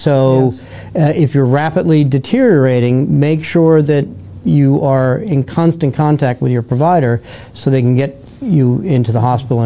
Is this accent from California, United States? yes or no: no; Florida, United States; So as a Floridian, that's not so bad, but as an American, that's not good.